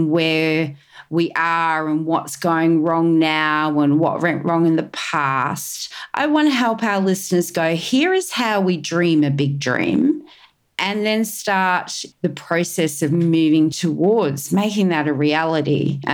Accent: Australia; I'm your host from Australia

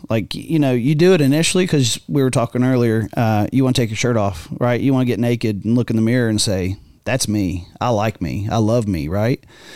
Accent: Huntington, West Virginia, United States; I grew up in Huntington and moved about 11 years ago. I only moved about 25 miles.

